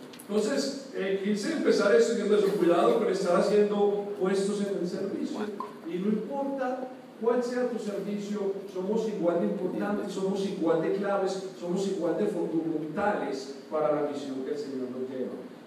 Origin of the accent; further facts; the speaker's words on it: Colombia; now in United States; cuando yo llegué de Colombia, yo estaba feliz porque venía a Estados Unidos